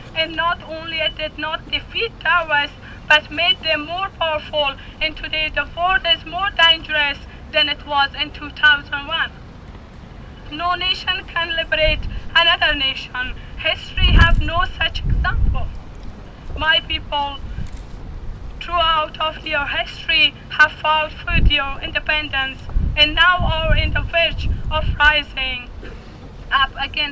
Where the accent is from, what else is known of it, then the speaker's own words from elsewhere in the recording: Afghanistan; U.S. dropped 2,000-pound large Canadian-made bombs in my hometown in Afghanistan, which killed over 150 civilians, mainly women and children.